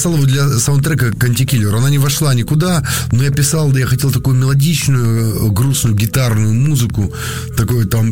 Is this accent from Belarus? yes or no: no; Eastern Ukraine, Ukraine; Ну, я украинец, советский украинец, и я такой восточный украинец, который жил долго на западной Украине.